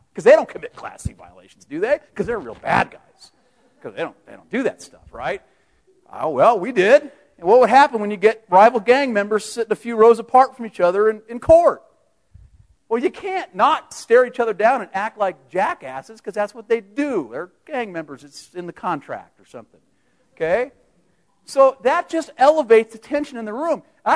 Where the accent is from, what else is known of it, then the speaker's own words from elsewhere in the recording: Seattle, Washington, United States; Okay, I grew up in Seattle. I worked in the Seattle area law enforcement for 22 some odd years.